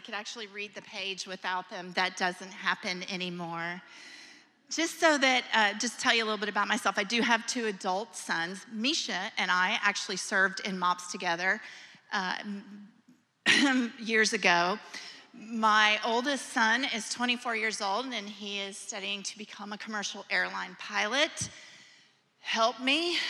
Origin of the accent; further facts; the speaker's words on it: Texas, United States; born there; also born or lived in Florida; now in California, United States; I moved here to California from Texas, from Florida, Texas is where I was born. I moved to Florida with my husband and then ended up here.